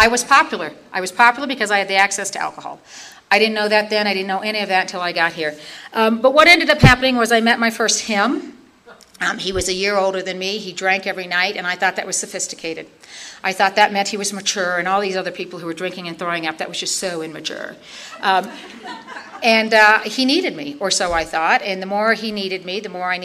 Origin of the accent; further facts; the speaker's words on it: Canada; also born or lived in Philippines / Singapore; I'm originally Canadian, my mother is English, my father was Dutch, spent most of my life growing up overseas